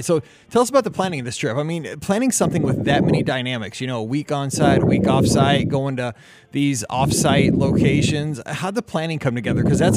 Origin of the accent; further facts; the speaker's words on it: Missouri, United States; Because, again, I'm from Missouri. We cling to Walt.